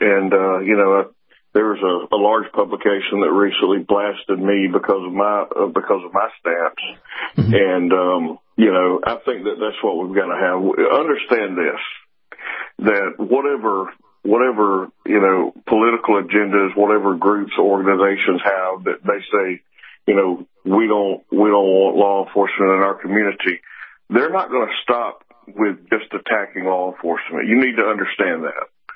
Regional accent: United States; because I'm an American citizen. And I love my country.

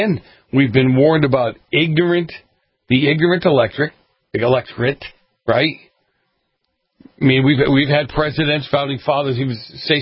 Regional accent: Boston, Massachusetts, United States; accent: Boston; Yeah, when he found out I was from Boston, then he tried to make fun of my Boston accent.

